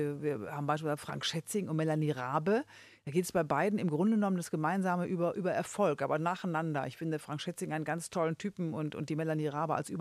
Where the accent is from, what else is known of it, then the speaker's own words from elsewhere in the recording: Rhineland, Germany; Ich bin Rheinländerin. Ich sage, man muss auf 5 Grad machen lassen. Jetzt bin ich 60.